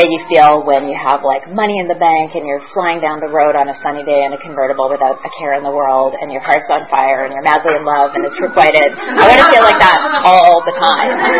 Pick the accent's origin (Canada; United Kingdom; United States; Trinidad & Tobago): Canada; Vancouver, British Columbia; We grew up in Vancouver